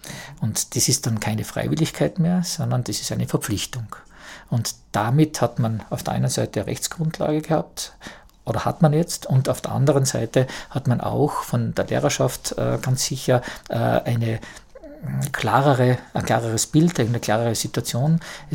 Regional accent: Tyrol, Austria; bei uns in Tirol

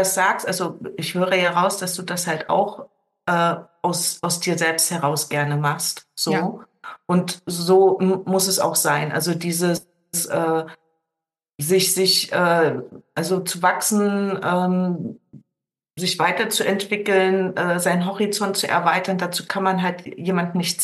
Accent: East Germany, Germany; moved away; ich bin ja in Ostdeutschland groß geworden und relativ jung nach der Wende dann halt in die alten Bundesländer

